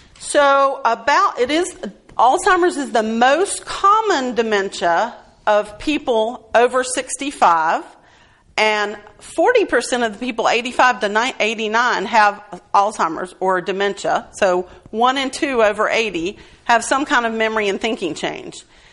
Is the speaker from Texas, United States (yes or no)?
no; Durham, North Carolina, United States; So I'm from Durham. That makes me the expert.